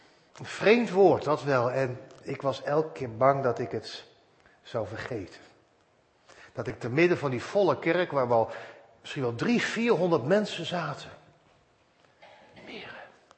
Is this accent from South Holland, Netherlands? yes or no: yes; The Hague, South Holland, Netherlands; Ik was als kind woonachtig in Den Haag